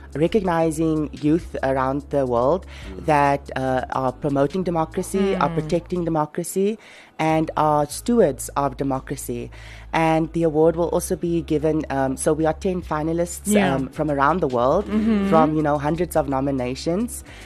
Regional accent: Namibia; growing up in Namibia, back, you know, in the 2000s

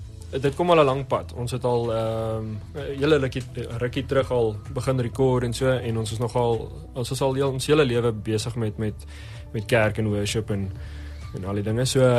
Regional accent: Krugersdorp, Gauteng, South Africa; so ons is van Kreersdorp en ons het daar so op die stadium 3 koffiewinkels wat ons doen

